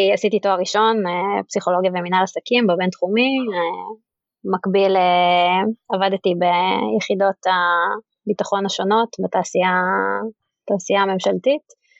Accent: Modi'in-Maccabim-Re'ut, Central District, Israel; התחלתי כילדה חביבה ביישוב ראות, מכבים.

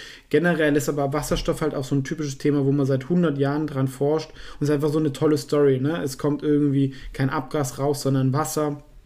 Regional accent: Ulm, Baden-Württemberg, Germany; Ja, also ich komme ja aus Ulm

